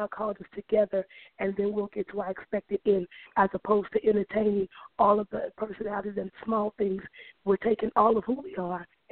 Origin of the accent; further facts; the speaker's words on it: Lake Charles, Louisiana, United States; also born or lived in Baton Rouge, Louisiana; I'm from Lake Charles, was gone in Baton Rouge, and we actually moved here 6 years ago